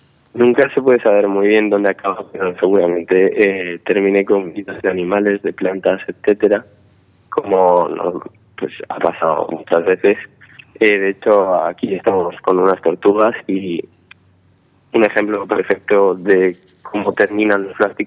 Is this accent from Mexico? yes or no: no; Alicante, Valencian Community, Spain; Yo vengo de Alicante, centro ciudad.